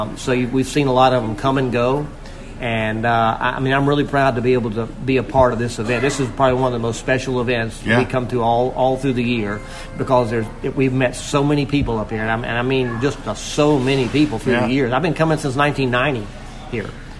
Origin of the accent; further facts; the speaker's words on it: the Carolinas, United States; now in Hilton Head Island, United States; I live at Hilton Head Island, South Carolina. I grew up in the Carolinas.